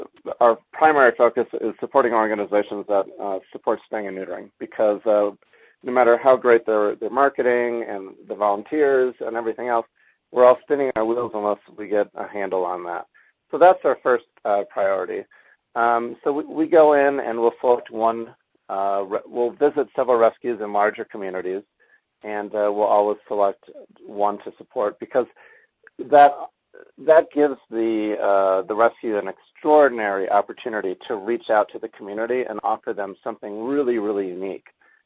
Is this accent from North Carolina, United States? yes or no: no; San Diego, California, United States; I'm from San Diego.